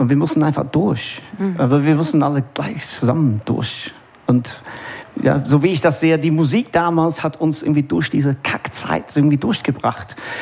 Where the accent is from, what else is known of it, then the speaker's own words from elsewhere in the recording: Manchester, North West England, United Kingdom; German is a second language; now in Germany; Also ich komme aus Manchester. Als Kind, die 60er und 70er Jahre